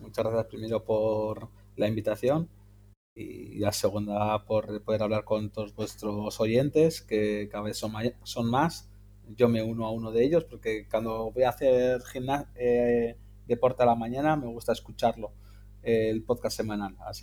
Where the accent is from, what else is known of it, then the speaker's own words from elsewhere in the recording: Spain; Bueno, yo, como habrás dicho en la presentación, soy de España.